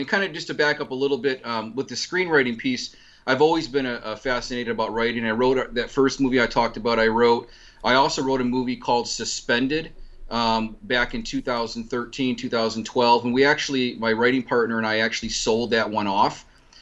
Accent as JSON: {"language": "English", "town": "Phoenix", "region": "Arizona", "country": "United States", "tie": "born or raised there", "said": "Yeah, I actually grew up, at least through my latter years here, or schooling out here in Arizona, Phoenix, Arizona."}